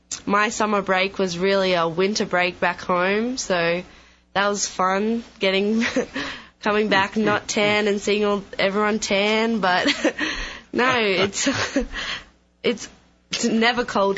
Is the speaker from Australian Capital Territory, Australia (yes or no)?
yes; Canberra, Australian Capital Territory, Australia; moved away as an adult; now in United States; So I'm from Australia. I live in the capital of Australia, Canberra, which is around 3 hours from Sydney. I moved to Texas last year to come to Blinn to play volleyball.